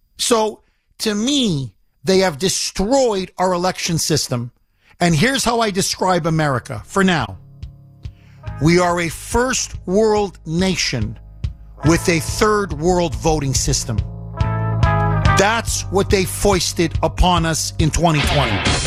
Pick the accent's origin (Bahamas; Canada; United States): Canada; Now, growing up in Canada